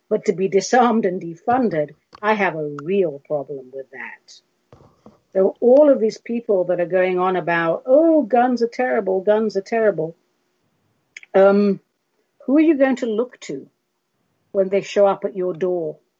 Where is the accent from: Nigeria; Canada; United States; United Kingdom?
United Kingdom; England; I grew up in England